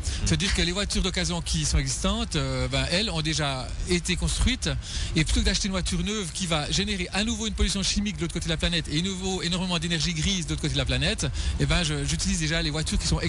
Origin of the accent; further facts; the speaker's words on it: Bourgogne-Franche-Comté, France; Moi, je suis jurassien d'origine